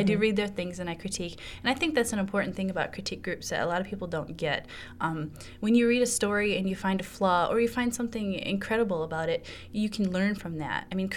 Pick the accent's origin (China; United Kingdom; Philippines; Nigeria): Philippines; now in Michigan, United States; we were talking about how I'm Filipina.